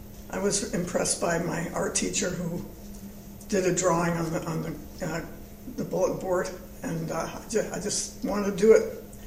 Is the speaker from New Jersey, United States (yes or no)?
yes; Princeton, New Jersey, United States; I grew up in Princeton, New Jersey.